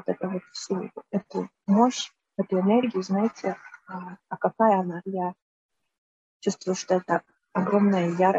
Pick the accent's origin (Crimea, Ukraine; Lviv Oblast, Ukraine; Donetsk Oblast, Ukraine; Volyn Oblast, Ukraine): Volyn Oblast, Ukraine; Это мой родной город, я здесь родилась.